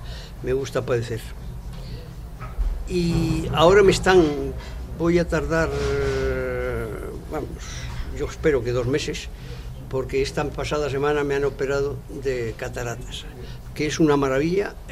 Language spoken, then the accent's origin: Spanish; Madrid, Community of Madrid, Spain; born there; yo nací en Madrid, pero me considero